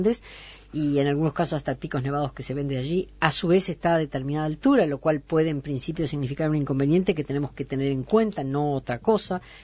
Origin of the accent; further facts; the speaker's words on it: Uruguay; votadores como somos todos los uruguayos